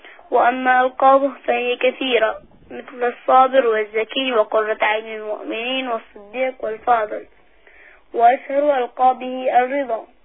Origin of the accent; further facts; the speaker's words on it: Bahrain; من البحرين، عمري 11 سنة.